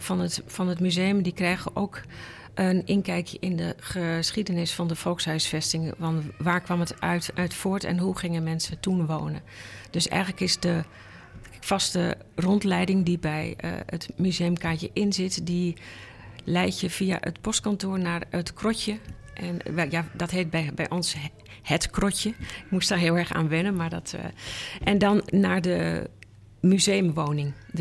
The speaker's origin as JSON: {"language": "Dutch", "town": "Enschede", "region": "Overijssel", "country": "Netherlands", "tie": "born or raised there", "said": "Nou, ik kom uit Enschede en daar ben ik opgegroeid in een woning uit... Dat was een sociale huurwoning en dat was gewoon een blok."}